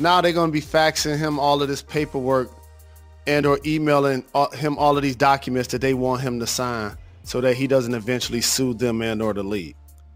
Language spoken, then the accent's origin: English; Michigan, United States; Growing up in Michigan, one of the signature amusement parks in the country is called Cedar Point.